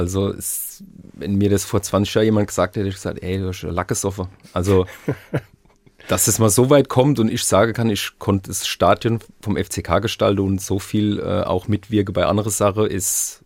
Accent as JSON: {"language": "German", "town": "Worms", "region": "Rhineland-Palatinate", "country": "Germany", "tie": "born there", "said": "in Worms das Große, was ich am Dom gemacht habe, weil es halt in meiner Geburtsstadt ist"}